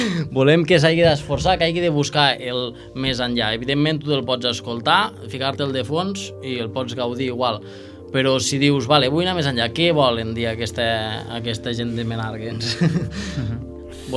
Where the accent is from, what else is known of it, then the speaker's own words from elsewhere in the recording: Catalonia, Spain; volíem reivindicar també una mica d'on som, no? De Ponent, que de vegades sembla el lloc apartat i que inclús els que som de Ponent de vegades ens amaguem de ser-ho